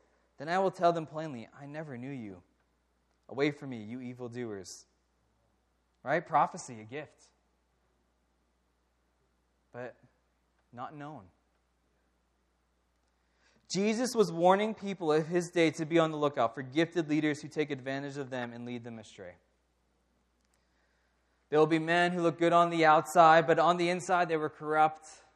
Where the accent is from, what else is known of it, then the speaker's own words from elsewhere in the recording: United States; Yeah, I do have the ability to read, even though I'm an American.